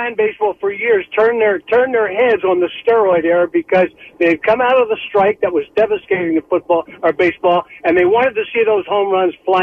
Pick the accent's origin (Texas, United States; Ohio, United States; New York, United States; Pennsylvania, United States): Pennsylvania, United States; Philadelphia; now in Irvine, United States; I'm from Philly, but I live in California.